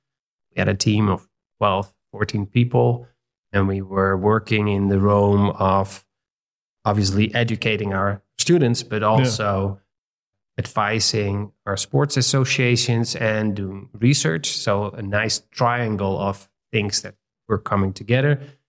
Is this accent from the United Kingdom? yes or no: no; Netherlands; So I am from the Netherlands, which is a small country in Western Europe, and we have 17 million people over there, and it's probably one-fifth the size of Arizona. So it's sort of crowded